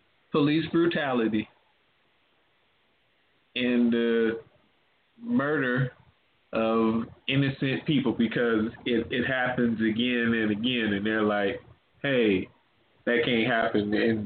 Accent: New Orleans, Louisiana, United States; But just on the regular, growing up in New Orleans and it being hot, just didn't have fires.

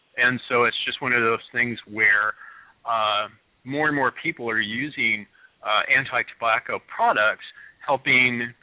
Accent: Washington, United States; I was raised by, as I always say, I was raised by hippies in Central Washington.

